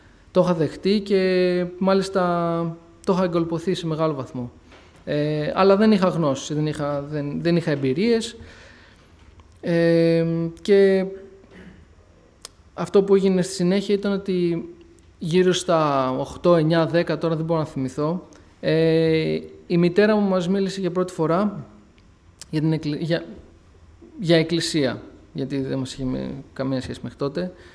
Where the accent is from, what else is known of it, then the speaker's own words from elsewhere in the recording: Menidi, Attica, Greece; also born or lived in Athens; εγώ γεννήθηκα το 88 στην Αθήνα, μεγάλωσα στο Μενίδη. Δεν γεννήθηκα μέσα σε χριστιανική οικογένεια, τουλάχιστον όχι της Ελευθέρας Αποστολικής Εκκλησίας Πεντηκοστής.